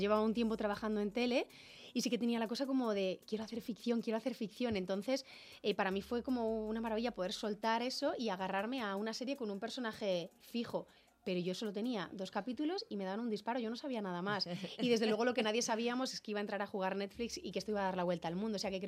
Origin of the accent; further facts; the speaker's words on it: Madrid, Community of Madrid, Spain; somos pocos de Madrid